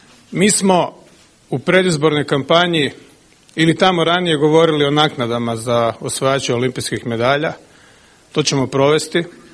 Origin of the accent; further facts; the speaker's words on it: Croatia; Kao Hrvat se uvijek vani osjećam dobro, jer smatram da dolazim iz jedne dobre, male zemlje